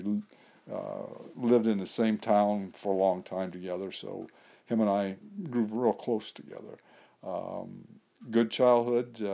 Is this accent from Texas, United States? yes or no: no; Michigan, United States; also born or lived in Alabama; I grew up mostly, primarily in Michigan. I was born in Alabama, but moved to Michigan at an early age, about 5.